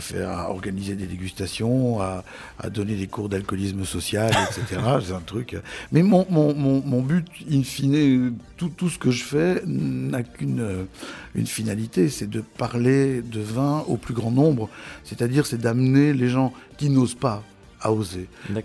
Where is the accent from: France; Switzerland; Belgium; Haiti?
Belgium; Charleroi, Wallonia; born there; Voilà, je suis né à Charleroi.